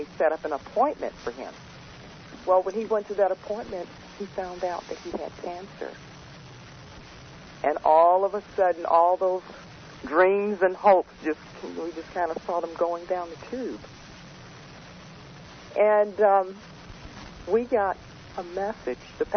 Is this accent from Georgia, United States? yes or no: yes; Georgia, United States; I was in the state of Georgia, my hometown.